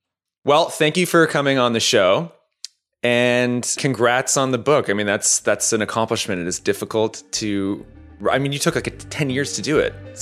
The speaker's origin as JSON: {"language": "English", "country": "Canada", "moved": "yes", "lives_now": "United States", "said": "as a Canadian immigrant to the United States"}